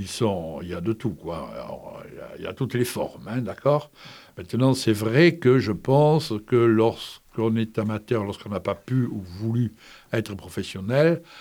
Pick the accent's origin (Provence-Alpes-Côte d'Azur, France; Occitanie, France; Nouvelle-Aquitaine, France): Occitanie, France; Montpellier; je suis descendu chez moi, à Montpellier, au 14 boulevard Louis Blanc, où j'étais né.